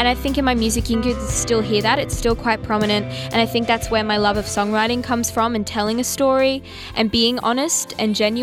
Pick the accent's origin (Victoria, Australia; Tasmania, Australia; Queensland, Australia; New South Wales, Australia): Queensland, Australia; Brisbane; I'm from Brizzy